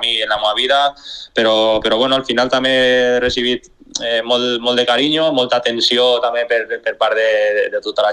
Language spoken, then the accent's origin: Catalan; Artana, Valencian Community, Spain; la gent del meu poble, d'Artana, que han estat sempre al meu costat